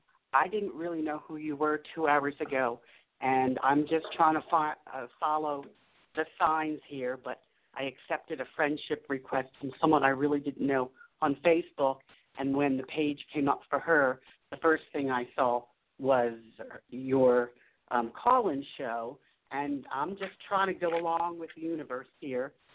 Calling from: Taos, New Mexico, United States; Well, presently I'm in Taos, New Mexico.

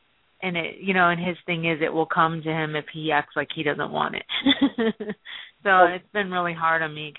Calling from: Maryland, United States; Maryland.

